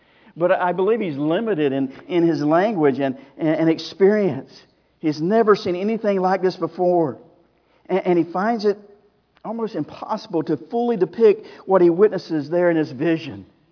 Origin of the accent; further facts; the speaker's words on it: Mulberry, Florida, United States; I grew up down south, Mulberry, right by a phosphorus plant, so I know it's going to smell a little different than Mulberry.